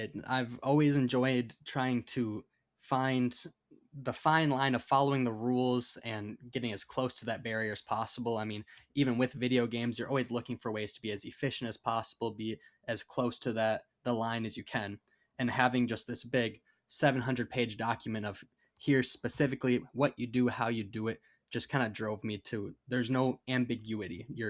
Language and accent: English; Faribault, Minnesota, United States; Yeah, so I'm from Faribault, Minnesota, about an hour south of the cities in Minnesota.